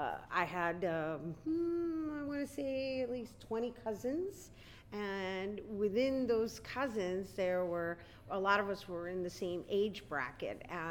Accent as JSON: {"language": "English", "region": "New York", "country": "United States", "tie": "born or raised there", "said": "So I'm born and raised in El Barrio, New York. My family was in a radius of like 118 and 119."}